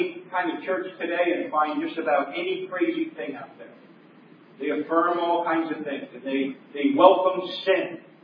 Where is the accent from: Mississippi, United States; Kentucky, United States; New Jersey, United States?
New Jersey, United States; Friends, I grew up in New Jersey. I pastored in New York.